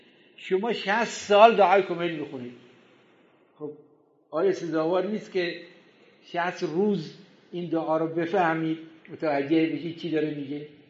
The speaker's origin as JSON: {"language": "Persian", "town": "Karbala", "region": "Karbala Governorate", "country": "Iraq", "tie": "born or raised there", "said": "اول که ما کربلا مشرف بودیم در ایام جوانی و نوجوانی و بچگیمون، این توی بازارهای کربلا، این بازار زینبیه، بازار قبله، بازار وامفاده، بازاری که در کربلا بود"}